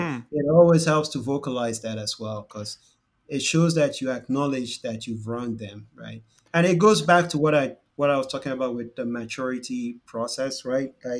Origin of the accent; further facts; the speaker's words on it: Nigeria; because we grew up in Nigeria, we see the issue of race a little differently.